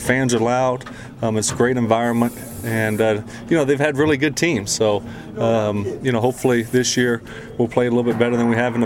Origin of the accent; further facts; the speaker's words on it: Louisiana, United States; I'm from South Louisiana, so I played a lot of games in the rain.